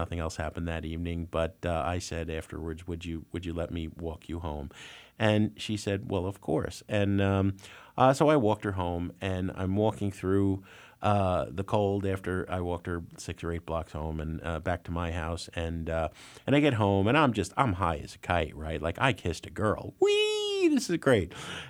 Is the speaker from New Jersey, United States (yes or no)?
yes; Jersey City, New Jersey, United States; I grew up in Jersey City, New Jersey, and I had a crush on this girl.